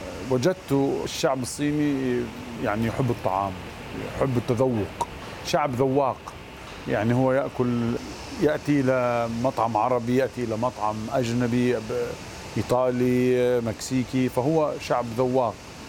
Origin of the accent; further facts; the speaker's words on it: Jordan; now in Beijing, China; من الأردن، أعيش في بكين منذ 15 عام.